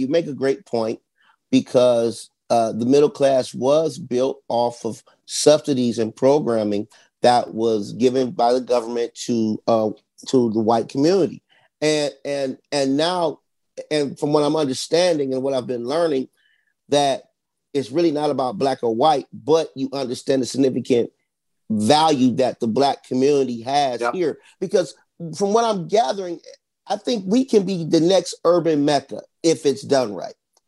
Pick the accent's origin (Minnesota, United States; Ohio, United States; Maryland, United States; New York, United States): Ohio, United States; East Cleveland; You talk about East Cleveland. I'm from East Cleveland. I went to Roselle, went to Focus Scope.